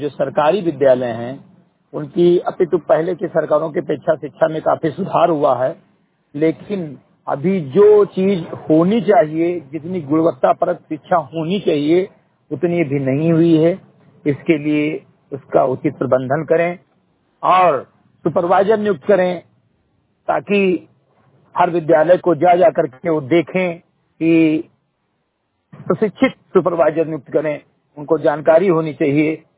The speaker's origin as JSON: {"language": "Hindi", "region": "Uttar Pradesh", "country": "India", "said": "ग्राम सभा समरी गटही विकास खंड मेनपुरवा जनपद बहराइच का रहने वाला हूँ।"}